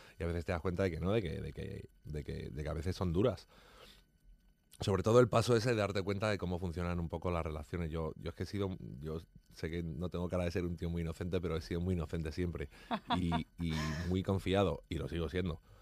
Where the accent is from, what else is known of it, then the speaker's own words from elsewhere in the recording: Madrid, Community of Madrid, Spain; born there; yo nací en Aluche.